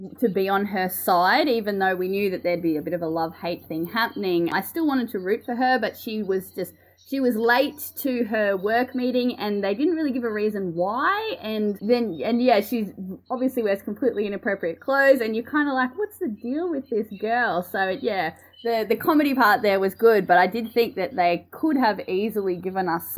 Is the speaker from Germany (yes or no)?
no; Australia; I'm not from Minnesota. I'm from Australia, if you can't tell from my voice, but I think it's also a small town thing because growing up, I lived in a really rural town. I actually lived on a dairy farm half an hour outside the town